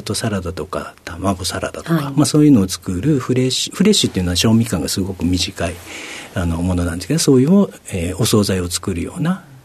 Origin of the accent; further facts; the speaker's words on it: Nagasaki, Japan; 長崎になります。